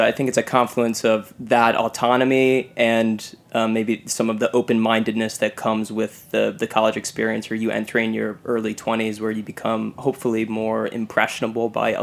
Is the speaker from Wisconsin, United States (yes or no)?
no; Michigan, United States; Aiden and I grew up in Michigan.